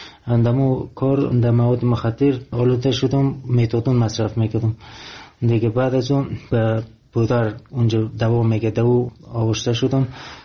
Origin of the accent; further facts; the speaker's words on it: Afghanistan; من افغانی هستم،